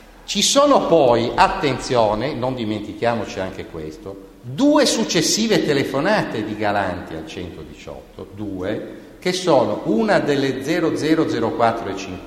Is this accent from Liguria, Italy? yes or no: yes; Genoa, Liguria, Italy; siamo di Genova, probabilmente abitiamo tutti più o meno in centro